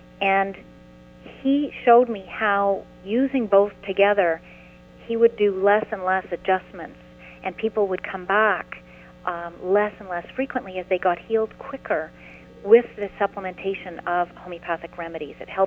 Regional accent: Montreal, Quebec, Canada; I'm from Montreal

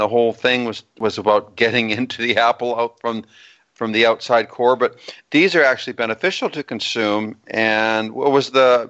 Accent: Alberta, Canada; When I was growing up in Alberta, trick-or-treating as a kid

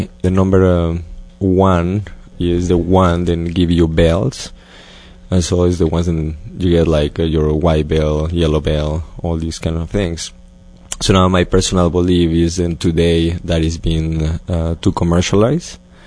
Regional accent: Mexico City, Mexico; Well, first of all, I'm from Mexico, and that is from Mexico City, which is a quite large city.

